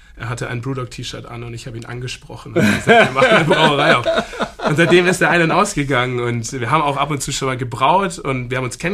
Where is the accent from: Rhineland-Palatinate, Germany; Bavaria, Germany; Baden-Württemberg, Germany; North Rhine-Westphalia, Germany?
Bavaria, Germany; Also ich bin ja aus dem Süden von München, meine Frau ist aus Nürnberg, aber wir haben in Oberfranken, in Coburg beide studiert und da habe ich auch schon mein Herz eigentlich an Franken verloren.